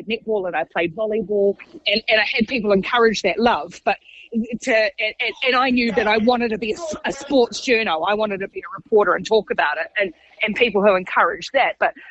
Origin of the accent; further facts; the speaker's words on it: New Zealand; growing up in New Zealand, it is our national sport